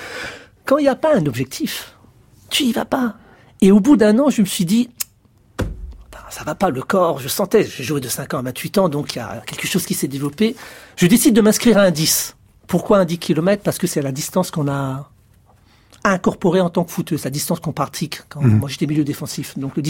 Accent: Grand Est, France; un coach qui était réputé chez nous à Agno, en Alsace

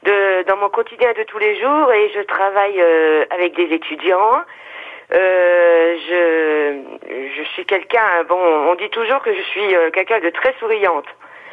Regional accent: Metz, Grand Est, France; born there; parce que je suis née à Metz

